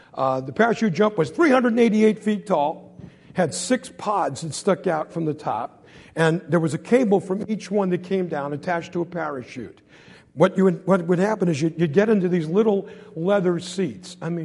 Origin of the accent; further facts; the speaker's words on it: Swan Valley, Montana, United States; Greetings from Montana. We're from Swan Valley, Montana, where the fires have been so bad.